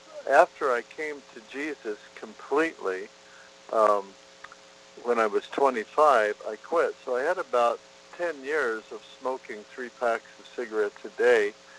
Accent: Kansas, United States; Growing up in Kansas and the Midwest, I was in what you would call a dry county.

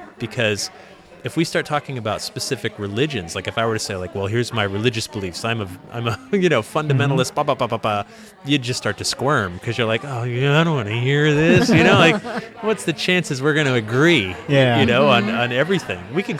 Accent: New England, United States; Well, I grew up in New England, mm-hmm. and I was born and raised there, and I had friends that had haunted houses when I was a kid

